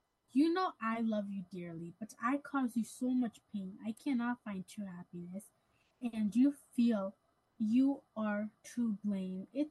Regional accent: Hudson, New York, United States; and I'm 10 years old, and I'm also from Hudson.

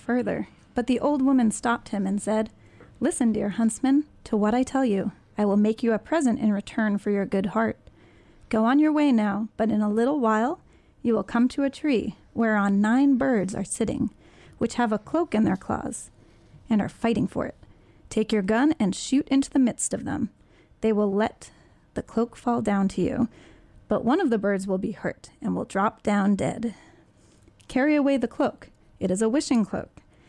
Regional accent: Hudson, New York, United States; I'm from Hudson

